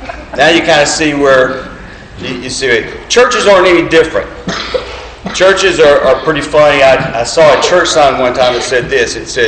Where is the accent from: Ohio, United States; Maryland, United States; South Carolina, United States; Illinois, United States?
South Carolina, United States; Myrtle Beach; I grew up in Myrtle Beach. I lived in Myrtle Beach just about my whole life.